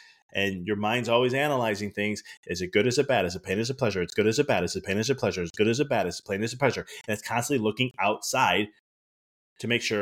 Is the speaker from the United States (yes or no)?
no; Italy; I'm Italian. So I love using my Italian accent when I read Italian accent.